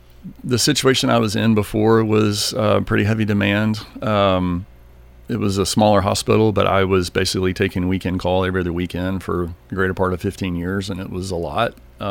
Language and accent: English; Mississippi, United States; I'm originally from Mississippi, the oldest of four.